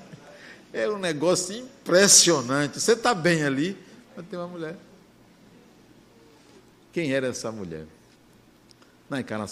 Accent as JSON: {"language": "Portuguese", "region": "Bahia", "country": "Brazil", "tie": "born there", "said": "Por que que eu nasci numa cidade do interior, pobre, que só tinha uma rua e um estacionamento quando eu nasci"}